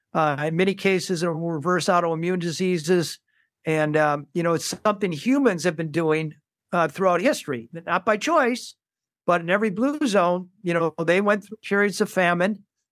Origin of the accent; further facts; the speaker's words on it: St. Paul, Minnesota, United States; I grew up in St. Paul, Minnesota.